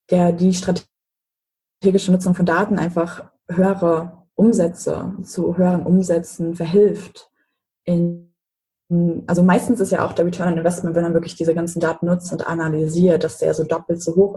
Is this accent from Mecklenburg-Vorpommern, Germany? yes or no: yes; Mecklenburg-Vorpommern, Germany; Also ich komme ursprünglich aus Mecklenburg und da ist dieses Mindset, okay, wie was der Bauer nicht kennt, das ist er nicht so.